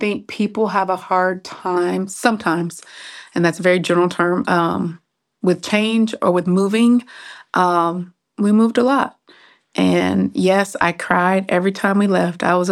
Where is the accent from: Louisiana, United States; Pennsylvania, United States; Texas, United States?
Texas, United States; Bryan; born there; also born or lived in California / Austin / Virginia; I was born in Texas, so everybody thinks I'm from Texas, but I'm kind of not. I was born in Bryan, College Station, back in the 70s, and we moved, I'll say about every 4 years.